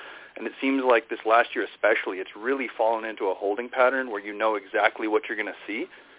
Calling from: Prince Albert, Saskatchewan, Canada; I guess I'm from Prince Albert, but that's probably nobody knows where that is.

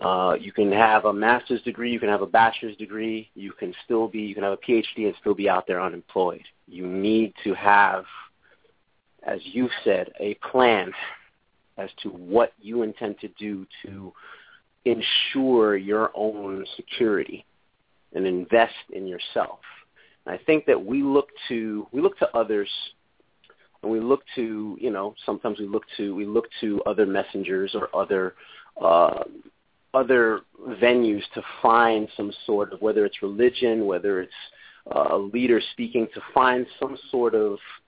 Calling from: Connecticut, United States; I'm calling from Connecticut.

